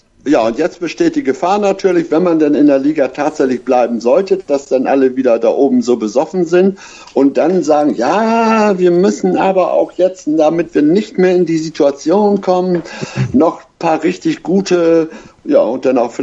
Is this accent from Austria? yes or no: no; Hamburg, Germany